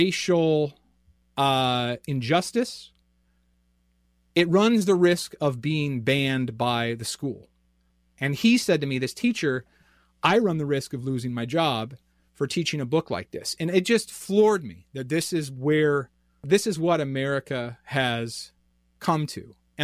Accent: Iowa, United States; So I grew up in Iowa and I did some readings in Des Moines.

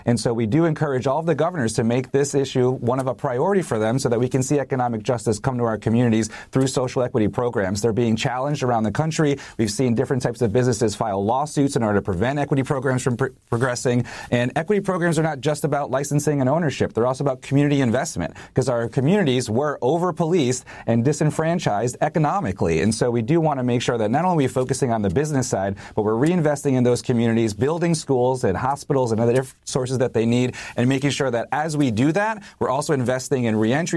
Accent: Añasco, Puerto Rico; in my hometown of Añasco, Puerto Rico. Actually, I am Puerto Rican. My family's from Añasco.

